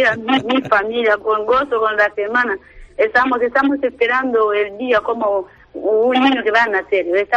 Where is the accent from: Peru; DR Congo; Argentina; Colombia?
DR Congo; vengo de la República Democrática del Congo.